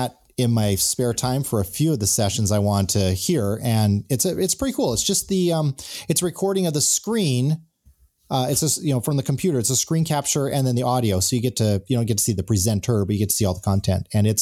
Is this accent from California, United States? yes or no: yes; San Diego, California, United States; I figured, hey, I'm from San Diego.